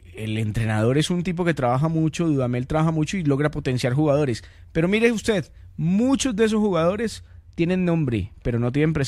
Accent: Cali, Valle del Cauca, Colombia; also born or lived in Bogotá; me considero, claro, caleñísimo, vallecaucano, pero también bogotano.

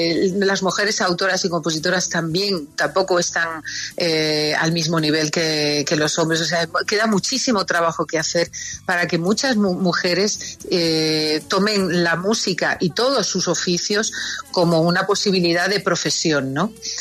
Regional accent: Colombia; y ahí empecé yo a cantar y ella me puso de solista. O sea, imagínate lo importante que para mí es Colombia

